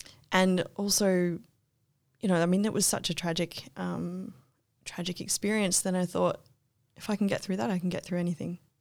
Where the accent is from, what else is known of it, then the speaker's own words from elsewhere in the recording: Perth, Western Australia, Australia; born there; I was born in Perth.